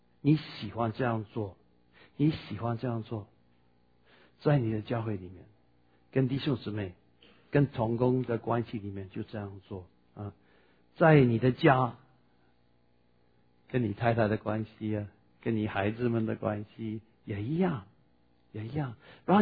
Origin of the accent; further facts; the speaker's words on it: Taiwan; 这个我们台湾话说惊讶后啊，